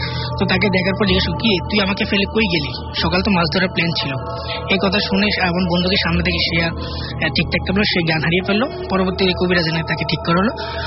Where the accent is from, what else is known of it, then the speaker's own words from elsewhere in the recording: Comilla, Chittagong Division, Bangladesh; কুমিল্লা থেকে এসেছি।